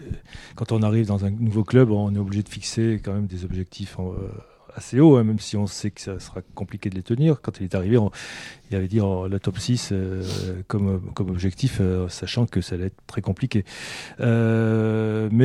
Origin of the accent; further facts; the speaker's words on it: Auvergne-Rhône-Alpes, France; il peut geler tard chez nous en Auvergne.